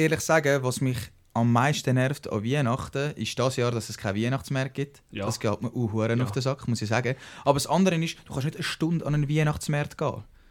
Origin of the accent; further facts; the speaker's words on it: Switzerland; Ich glaube, im Telefonieren sind wir Schweizer einfach die Weltmeister im Ciao sagen.